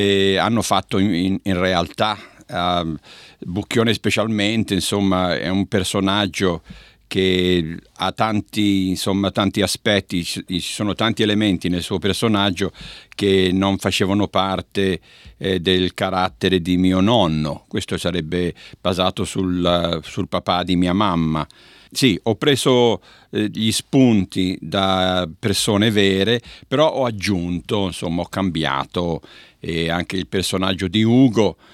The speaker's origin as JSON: {"language": "Italian", "town": "San Ginese", "region": "Tuscany", "country": "Italy", "tie": "born or raised there", "moved": "yes", "said": "sono andato al mio paese e mi sono fermato lì per 2 settimane, non mi sono mosso. Non ho fatto altro che delle passeggiate che poi si leggono anche nel libro, le passeggiate che ho fatto nelle varie frazioni, questi ceppi del paese di San Ginese."}